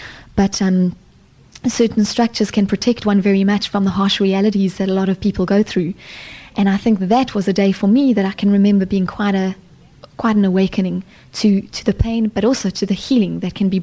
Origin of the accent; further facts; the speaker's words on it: South Africa; as a South African, I can tell you that is a huge, huge statement to make.